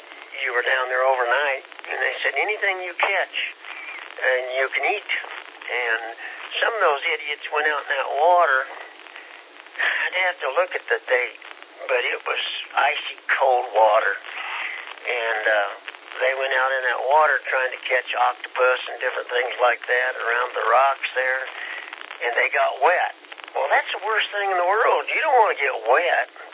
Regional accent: Kansas, United States; I was from Kansas. I didn't like swimming where something could eat you.

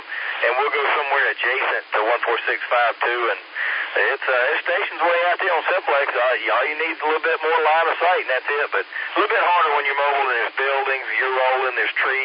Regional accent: Greenville, South Carolina, United States; also born or lived in Charleston; I grew up in Greenville, but lived in Charleston down on the coast there for about 20 years, and that place is known as a party location

